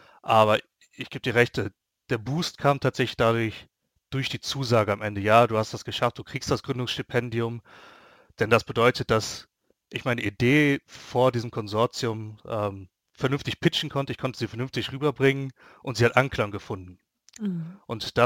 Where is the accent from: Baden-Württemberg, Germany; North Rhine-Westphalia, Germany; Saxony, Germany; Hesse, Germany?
North Rhine-Westphalia, Germany; Dormagen; Ich habe jetzt das riesige Glück, dass ich hier in meiner Heimatstadt in Dormagen sehr gute Kontakte hatte